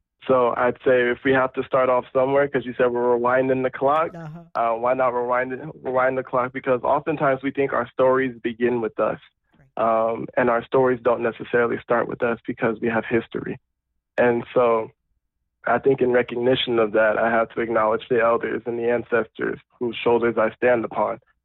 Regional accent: Oakland, California, United States; I grew up in Oakland, California. And so they're already in the Bay Area, NorCal.

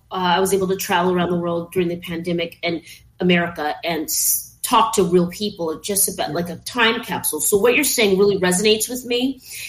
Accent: Los Angeles, California, United States; and I'm from LA, I was born on Sunset.

